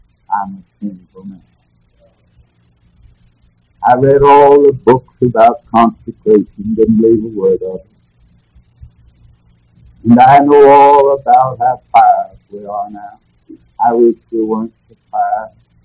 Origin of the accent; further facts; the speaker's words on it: the South, United States; Of course, I'm from the South, and down the South, everybody lives like the devil.